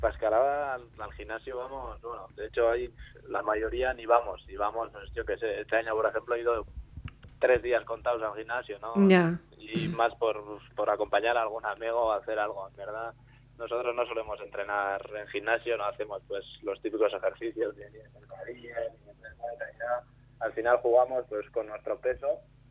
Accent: Bergara, Basque Country, Spain; Josean Mulas, que es también pues, de Vergara, de mi pueblo

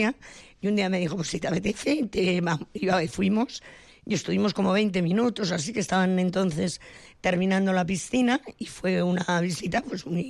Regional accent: Vitoria, Basque Country, Spain; Somos de Vitoria.

